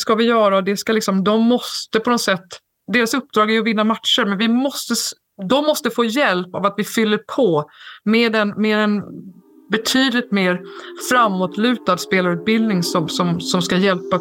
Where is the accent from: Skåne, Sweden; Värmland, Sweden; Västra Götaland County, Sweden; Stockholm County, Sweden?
Stockholm County, Sweden; Stockholm; Det är en enorm skillnad på där jag kommer från, Stockholm och Medelpad eller Dalsland.